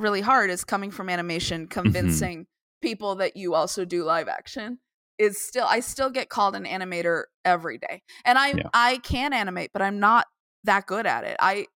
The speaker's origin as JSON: {"language": "English", "town": "Tucson", "region": "Arizona", "country": "United States", "tie": "born or raised there", "said": "I was from Arizona. I grew up in Tucson."}